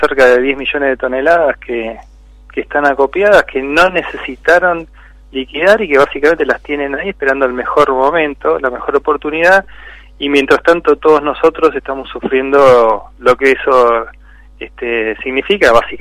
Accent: Argentina; Lo que tengo que tener claro como argentinos

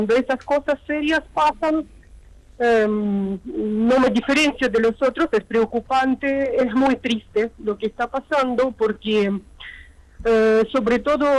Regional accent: Odesa, Odesa Oblast, Ukraine; Spanish is a second language; moved away as an adult; Yo vine directamente desde Odessa. Donde yo estaba estudiando, terminé mi educación superior.

